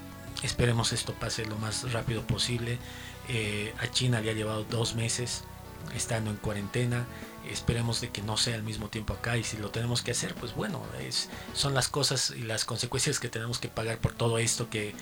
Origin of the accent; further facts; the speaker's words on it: Cochabamba, Bolivia; de nosotros como cochabambinos, como cochabambinas, como bolivianos, como bolivianas